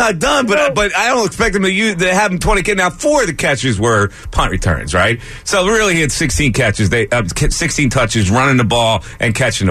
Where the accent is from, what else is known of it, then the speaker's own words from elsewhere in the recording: Pennsylvania, United States; And I remember Bucks County Courier Times in my hometown newspaper, right?